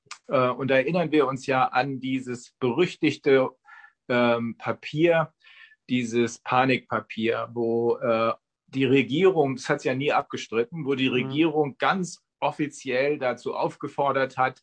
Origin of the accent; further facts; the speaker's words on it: Bremen, Germany; ich komme ja eigentlich aus Bremen. Bremen ist die freie und Hansestadt Bremen, so heißt sie.